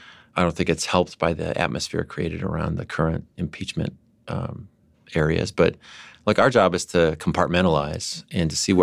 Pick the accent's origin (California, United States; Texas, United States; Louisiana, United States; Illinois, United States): California, United States; San Diego; I'd love to boast about my hometown more. I think you should. If you're lived in Manhattan, you should visit San Diego.